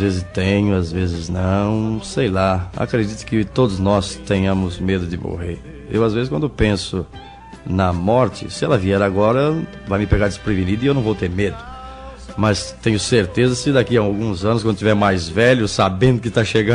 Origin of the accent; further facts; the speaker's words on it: Alegre, Espírito Santo, Brazil; born there; Nasci em Alegre, que dista 40, 50 quilômetros de Cachoeiro, no interior do Espírito Santo, no dia 10 de março de 1944.